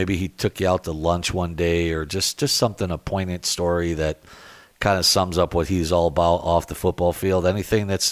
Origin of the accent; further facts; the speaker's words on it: Binghamton, New York, United States; also born or lived in Detroit area; I'm from upstate New York. I grew up in Binghamton, New York. So when I moved to the Detroit area, because my dad got a job at GM from upstate New York